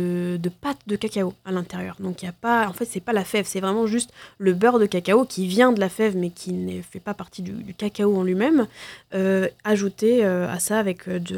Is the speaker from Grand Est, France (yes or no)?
yes; Grand Est, France; moi je suis alsacienne de base